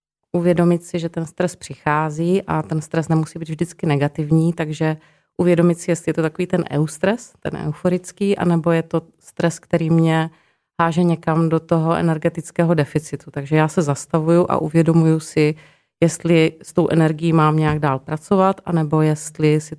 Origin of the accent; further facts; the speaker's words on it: South Moravian Region, Czechia; já pocházím z Moravského Krasu